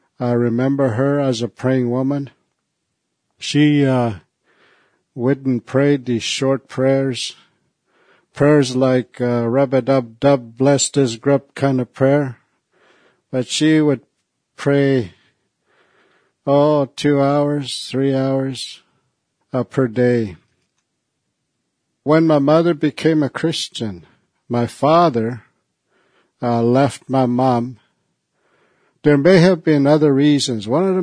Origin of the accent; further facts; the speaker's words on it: Round Lake, Ontario, Canada; I come from Round Lake, Ontario. It's often called Wiagamaw these days. And I come from the North Caribou Lake Band of people. I come from a family of 13 children.